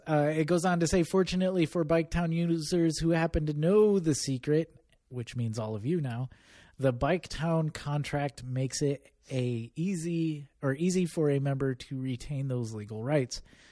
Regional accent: Michigan, United States; And yes, I'm from Michigan originally.

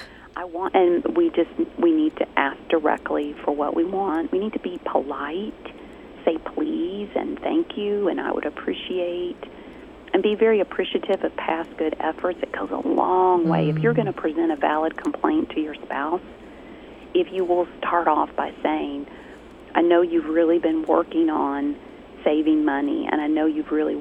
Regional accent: the South, United States; I'm from the South, and we are big sighers in the South.

